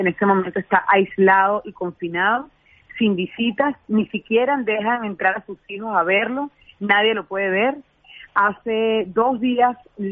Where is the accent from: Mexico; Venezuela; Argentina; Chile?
Venezuela; como venezolana, como madre